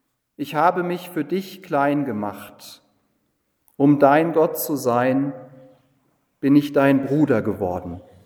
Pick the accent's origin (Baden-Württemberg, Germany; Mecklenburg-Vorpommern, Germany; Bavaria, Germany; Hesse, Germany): Hesse, Germany; Giessen; born there; ich bin in Gießen geboren worden